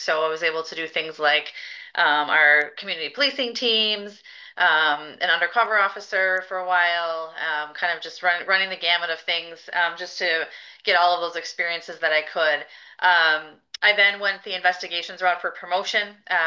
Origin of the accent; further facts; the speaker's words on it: DeForest, Wisconsin, United States; I have been a lifelong Madisonian. I grew up in DeForest, so just outside of Madison.